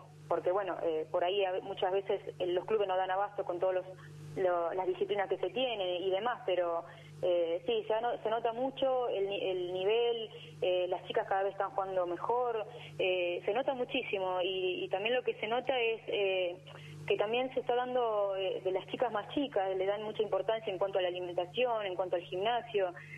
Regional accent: La Rioja, Argentina; now in Bahía Blanca, Argentina; obviamente lo tengo tanto en La Rioja o en otras universidades, mucho más cerca de donde soy yo.

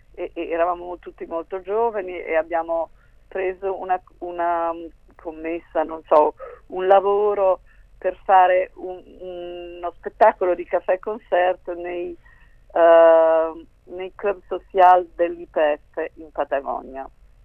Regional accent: Portogruaro, Veneto, Italy; now in Uruguay; io non sono veneziana, sono veneta. Però la parola veneta in castellano non si può tradurre, per cui mi metto sempre veneziana. In realtà io sono veneta, della provincia di Venezia

